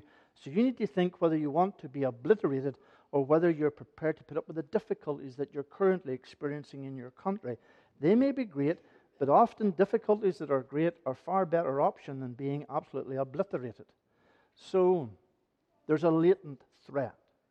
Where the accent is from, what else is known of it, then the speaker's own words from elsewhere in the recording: Northern Ireland, United Kingdom; Growing up in Northern Ireland